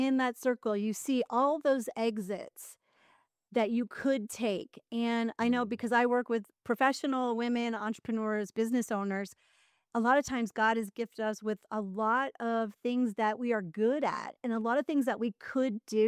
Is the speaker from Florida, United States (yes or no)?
no; Pennsylvania, United States; I'm originally from Pennsylvania near Philadelphia. And our camp was in Maryland.